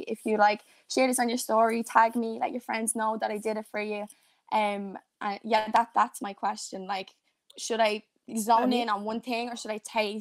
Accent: Ireland; I'm 21. I'm from Ireland.

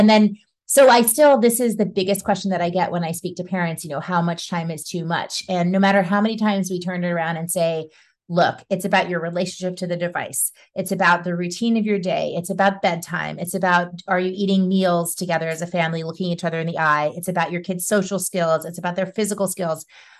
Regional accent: Baton Rouge, Louisiana, United States; also born or lived in New Orleans; now in Brooklyn, United States; I grew up in Louisiana. I lived in Baton Rouge until I was 14, and then we moved to New Orleans.

